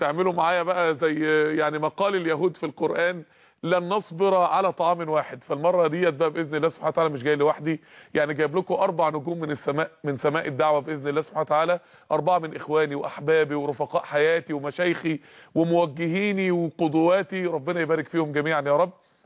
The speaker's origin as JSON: {"language": "Arabic", "town": "Mansoura", "region": "Dakahlia", "country": "Egypt", "said": "ومنارة عندنا في المنصورة وفي مصر كلها"}